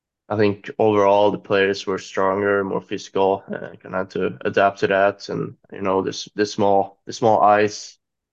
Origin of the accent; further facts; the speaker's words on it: Linköping, Östergötland, Sweden; English is a second language; And then my whole junior career in Sweden, I played with Linköping. It's my hometown, which has probably one of the best academies or programs in the whole country.